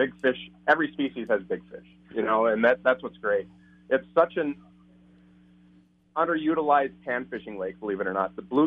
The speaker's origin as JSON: {"language": "English", "country": "United States", "tie": "born or raised there", "said": "Well, you know, I grew up with zebra mussels growing up on the Mississippi River, you know, so I kind of knew what was going to happen."}